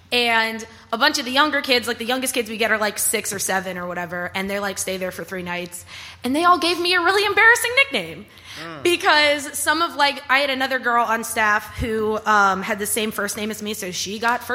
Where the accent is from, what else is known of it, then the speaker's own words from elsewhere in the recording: Texas, United States; born and raised in Texas.